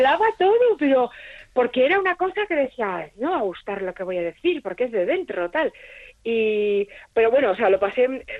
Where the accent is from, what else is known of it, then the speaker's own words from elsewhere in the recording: Bilbao, Basque Country, Spain; No os quiero humillar, pero soy de Bilbao.